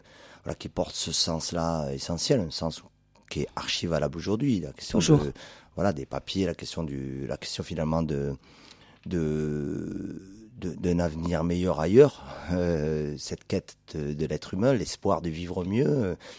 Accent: Béjaïa, Béjaïa Province, Algeria; Nous, on est plutôt de Béjaïa, mais enfin, c'est un coin qu'on connaît.

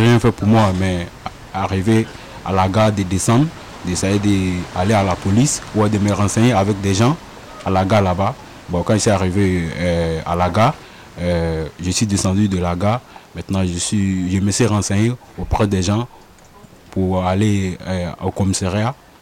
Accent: Côte d’Ivoire; now in Toulouse, France; Je viens de la Côte d'Ivoire. Du coup, ça fait un mois, 2 semaines que je suis à Toulouse ici.

